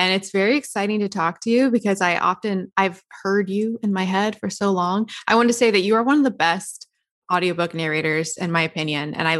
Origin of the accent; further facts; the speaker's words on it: the South, United States; now in Los Angeles, United States; Yeah, I was raised in the South, moved to LA.